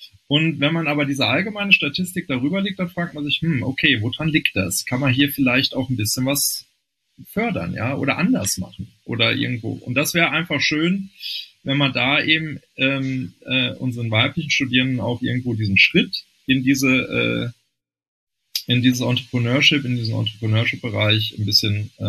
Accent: North Rhine-Westphalia, Germany; born there; Ich bin gebürtiger Rheinländer, da sitzt die Familie auch noch. Das ist jetzt nicht um die Ecke, das sind 500 Kilometer.

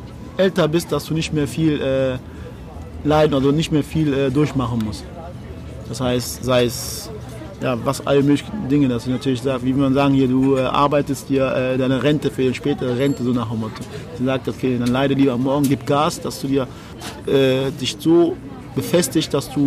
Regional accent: Togo; ich bin aus Togo

